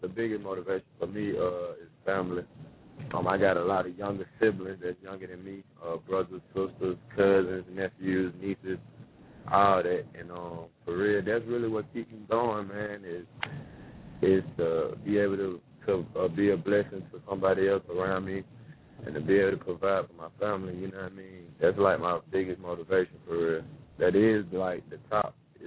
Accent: Atlanta, Georgia, United States; growing up in Atlanta and being a fan of … being a fan of … coming up through middle school

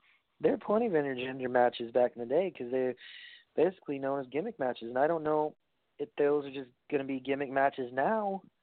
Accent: New York, United States; which yours truly will be a part of and be enjoying in my hometown of New York.

